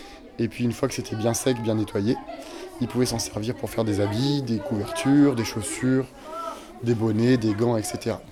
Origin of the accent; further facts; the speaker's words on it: Auvergne-Rhône-Alpes, France; Chez nous en France, en Haute-Savoie notamment, on avait des lions